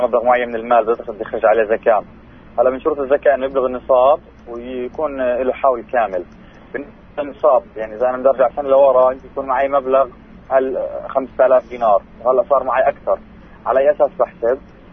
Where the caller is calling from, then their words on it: Ramallah, West Bank, Palestine; من رام الله.